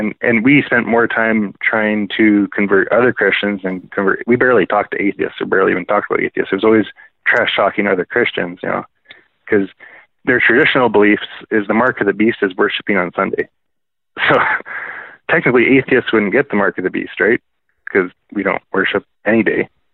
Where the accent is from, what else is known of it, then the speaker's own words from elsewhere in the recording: Edmonton, Alberta, Canada; I'm from Edmonton, Alberta. Yeah, Canada.